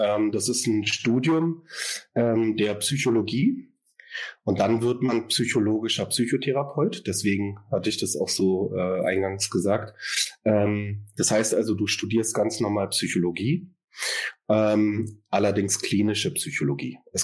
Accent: Berlin, Germany; Ich bin aus Berlin, also hier geboren und arbeite hier seit 2021 als Verhaltenstherapeut

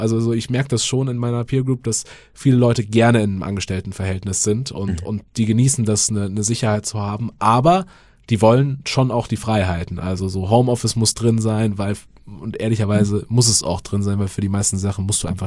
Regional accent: Bavaria, Germany; ich bin auf dem Land aufgewachsen, Vorort von München, aber schon sehr ländlich. Also das nächste Dorf hat praktisch schon mehr Kühe als Einwohner.

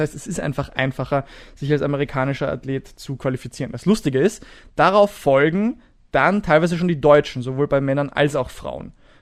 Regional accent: Austria; wenn ich als Österreicher zu einem amerikanischen Rennen fahre

